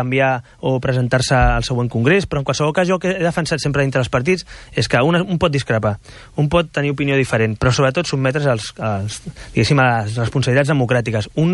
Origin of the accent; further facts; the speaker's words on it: Catalonia, Spain; I jo crec que molts catalans ni som catalanistes ni espanyolistes. Simplement som catalans, som espanyols